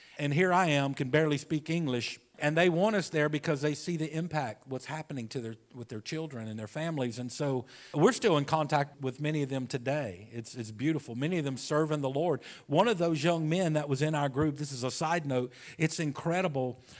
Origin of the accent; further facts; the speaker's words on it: Louisiana, United States; And I'm a Cajun.